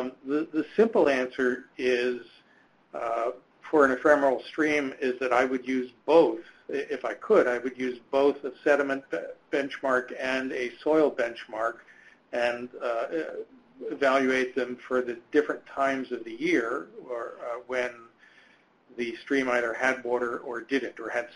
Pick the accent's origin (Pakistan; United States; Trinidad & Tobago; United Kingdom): United States; Pacific Southwest; I'm from the Pacific Southwest and I have a lot of sites with ephemeral streams